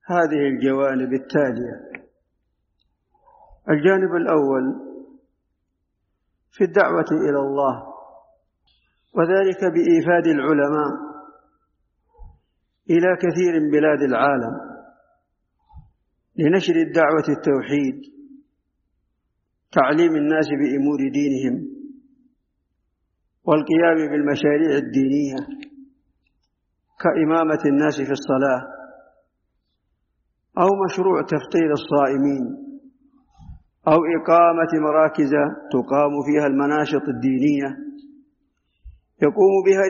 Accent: Saudi Arabia; بلادنا المملكة العربية السعودية

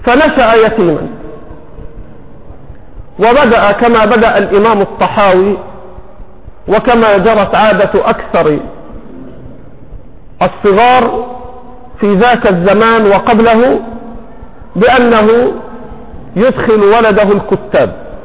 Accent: Egypt; accent: Egyptian; مصر القديمة بلهجتنا المصرية.

